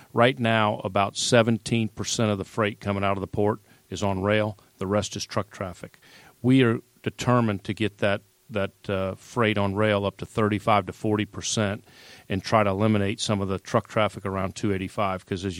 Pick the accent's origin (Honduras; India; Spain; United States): United States; New Orleans, Louisiana; moved away as an adult; now in Atlanta, United States; I couldn't work in New Orleans, my hometown and the culture I grew up in.